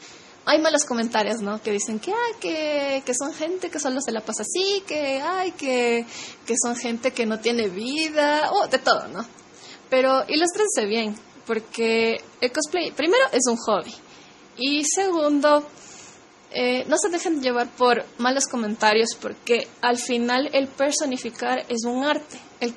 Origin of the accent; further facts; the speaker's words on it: Ecuador; yo soy de Ecuador, háganos caso.